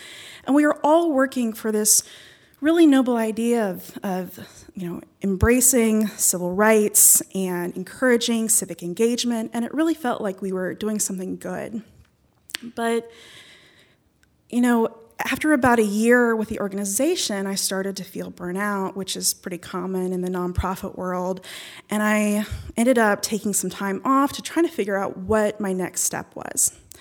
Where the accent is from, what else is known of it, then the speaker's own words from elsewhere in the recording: Charleston, West Virginia, United States; I say I'm from West Virginia. But if I am feeling generous, I say that I was born and raised in Charleston, but my dad is from a small mountain village in rural Pakistan, the tribal area.